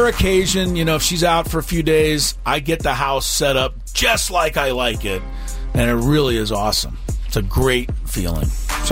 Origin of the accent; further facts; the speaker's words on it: Beverly Hills, California, United States; But, you know, I grew up in Beverly Hills.